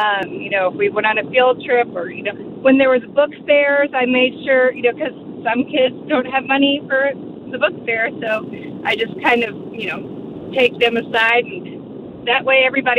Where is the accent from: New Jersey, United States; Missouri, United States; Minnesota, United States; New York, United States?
Missouri, United States; St. Louis; But driving home. So, but I'm from St. Louis.